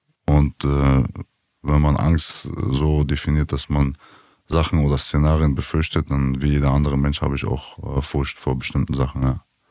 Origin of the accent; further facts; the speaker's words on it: Berlin, Germany; wir kommen ja aus Berlin, aus Deutschland